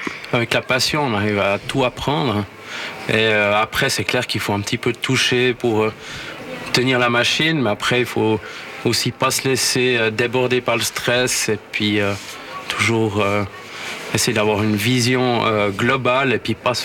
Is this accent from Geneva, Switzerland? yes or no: no; Vaud, Switzerland; je viens de la vallée de Joux et puis là je suis un peu dans le Chablais